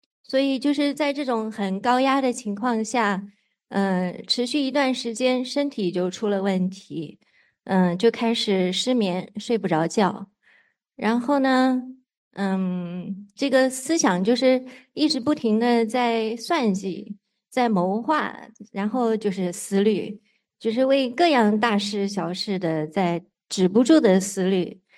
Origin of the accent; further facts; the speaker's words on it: Jiangsu, China; moved away as an adult; now in United States; 我是来自中国的江苏，97年的时候到美国读研究生，99年的时候来到湾区